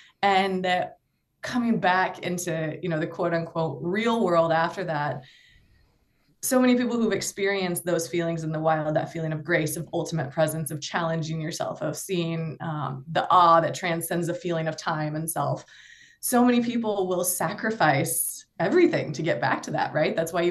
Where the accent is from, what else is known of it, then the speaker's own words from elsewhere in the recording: Missoula, Montana, United States; I am. I'm from Missoula.